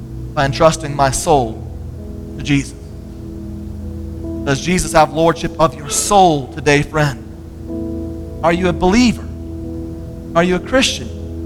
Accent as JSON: {"language": "English", "region": "Florida", "country": "United States", "tie": "born or raised there", "lives_now": "Tucson, United States", "said": "Being a Baptist pastor in Tucson, Arizona, when I grew up in Florida, was not on my radar screen."}